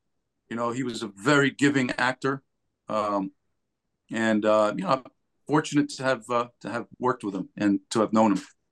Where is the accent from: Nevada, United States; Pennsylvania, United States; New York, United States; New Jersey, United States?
New Jersey, United States; I grew up in New Jersey around the life, you know?